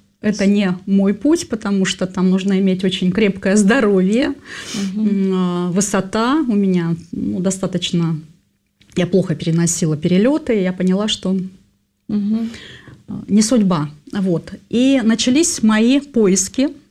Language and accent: Russian; Almaty, Almaty Region, Kazakhstan; born there; Я родилась в Казахстане, на юге Казахстана, в Алма-Ате, недалеко от Алматы, 30 километров.